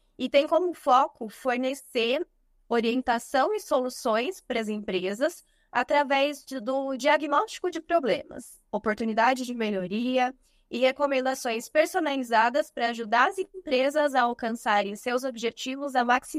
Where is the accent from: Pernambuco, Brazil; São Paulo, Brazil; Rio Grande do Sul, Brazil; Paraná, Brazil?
São Paulo, Brazil; Tatuí; Sou de uma cidade do interior de São Paulo, chamada Tatuí.